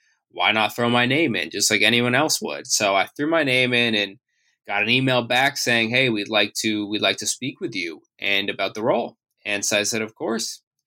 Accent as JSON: {"language": "English", "town": "Ashland", "region": "Massachusetts", "country": "United States", "tie": "born or raised there", "said": "So I was born and raised in Ashland, Massachusetts, which is about 30 minutes outside of Boston, Fenway Park area."}